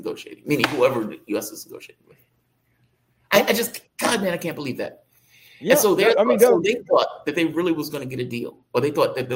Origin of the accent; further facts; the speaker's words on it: United States; And maybe it's because I'm an American. And I know these people are psychopaths. I was born here. I was raised here.